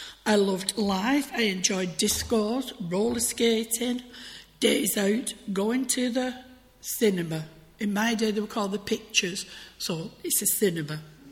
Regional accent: Tyldesley, North West England, United Kingdom; So Tilsley, born and bred in Tilsley, born in the house that mum and dad lived in. Aunties, uncles, cousins, everybody was round.

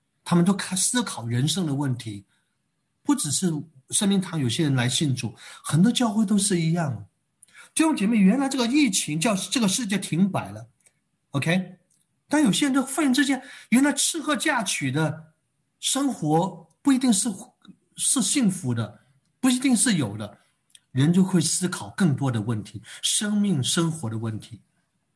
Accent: China; now in Toronto, Canada; 我是中国人，我当然喜欢想，哎呀，北京，北京，北京，对不对？但是我又是住在加拿大，住在多伦多

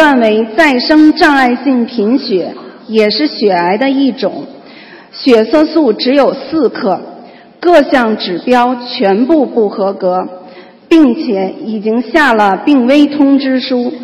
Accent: Beijing, China; 我是来自北京的

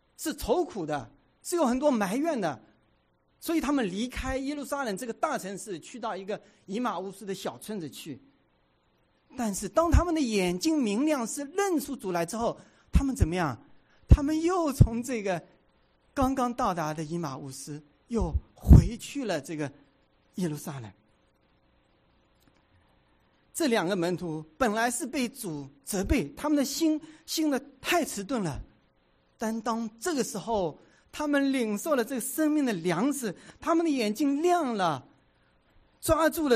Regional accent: Hong Kong; 原来是在香港，大家知道我从香港过来

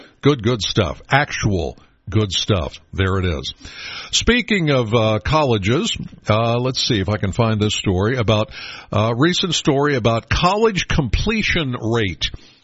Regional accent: Penns Valley, Pennsylvania, United States; I've mentioned a million times, I'm from Penns Valley.

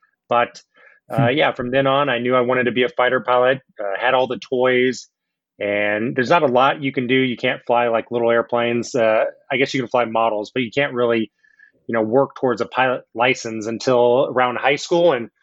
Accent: Los Alamos, New Mexico, United States; Yeah, so I grew up in Los Alamos, New Mexico

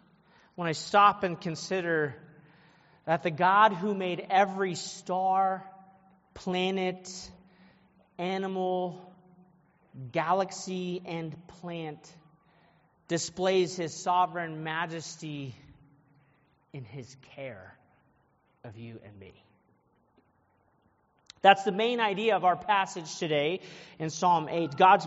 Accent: Colorado, United States; I thoroughly enjoy living in the West. I grew up in Colorado. I love the culture of the West.

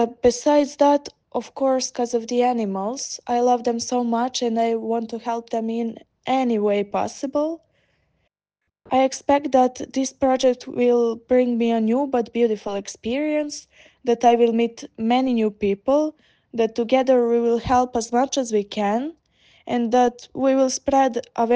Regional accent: Serbia; I'm 19. I'm from Serbia and currently I'm in my gap year between high school and college.

